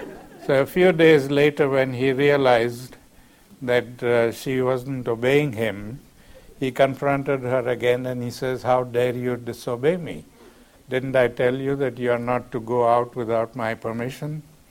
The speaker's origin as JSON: {"language": "English", "country": "South Africa", "said": "I came to him from South Africa after the prejudices that I suffered, the physical beatings and so on."}